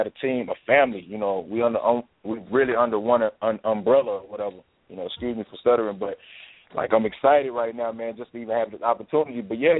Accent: Arkansas, United States; also born or lived in Chicago; man. I was born in Chicago. I was raised in Arkansas, southeast Arkansas to be exact, man.

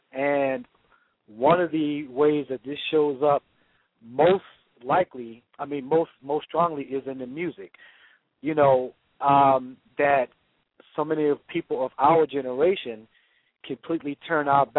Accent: Brooklyn, New York, United States; now in Chicago, United States; I'm from Brooklyn, but here in the Chi.

